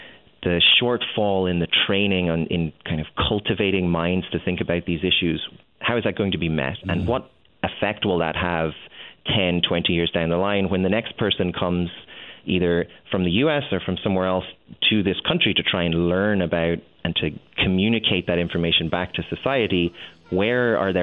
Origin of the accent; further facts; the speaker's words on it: Ireland; moved away as an adult; now in United States; So I'm from Ireland and I moved here 10 years ago because the U.S. has inarguably the greatest system of graduate education in the world.